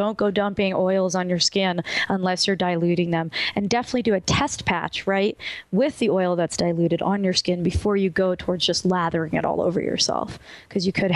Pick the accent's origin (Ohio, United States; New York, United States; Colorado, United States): Colorado, United States; Denver; I go on at 5 Eastern, 4 Central, 3 Mountain Time in my hometown, Denver